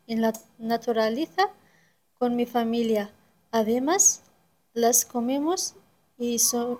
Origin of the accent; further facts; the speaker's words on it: Morocco; que se llama en mi país, Marruecos, Román. Me gustan las granadas porque me recuerdan la granja de mi padre